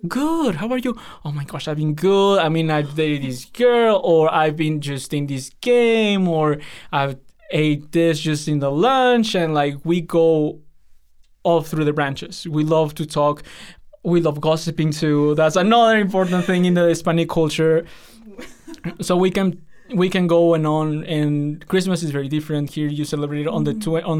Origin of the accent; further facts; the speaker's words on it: Piura, Peru; also born or lived in Lima; so I was born in Lima, but I was raised in Piura, in the northern side, the border between Peru and Ecuador.